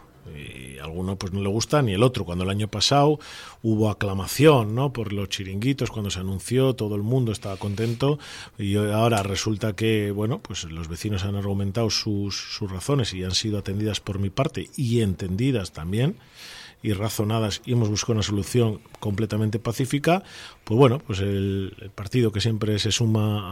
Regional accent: Laredo, Cantabria, Spain; aquí hay un chiringuito y en mi pueblo no, en Laredo no.

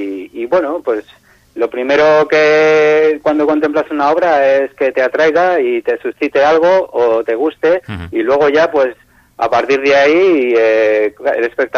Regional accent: Santander, Cantabria, Spain; soy de Santander, pero mantengo contacto con el pueblo de Laredo porque la mayor parte de mi familia vive allí, por parte de madre como de padre.

